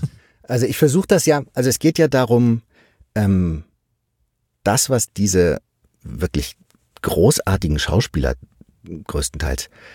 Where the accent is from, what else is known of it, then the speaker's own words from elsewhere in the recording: Cologne, North Rhine-Westphalia, Germany; now in Berlin, Germany; Ich komme ursprünglich aus Köln